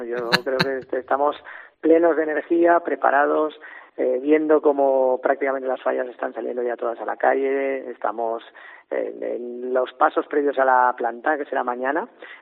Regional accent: Burriana, Valencian Community, Spain; de cómo somos la gente de Burriana, de cómo somos la gente de Castellón y yo diría de cómo somos en general todos los españoles.

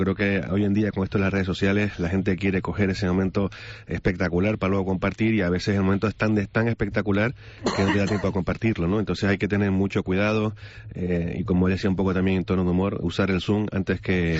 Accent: Tenerife, Canary Islands, Spain; para los que somos de Tenerife lo sabemos, ¿no?

